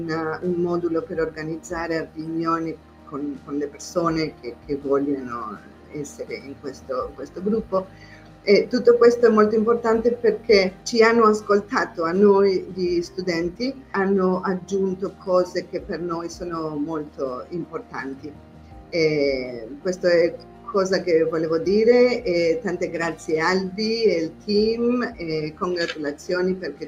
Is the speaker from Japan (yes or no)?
no; Argentina; Italian is a second language; sono argentina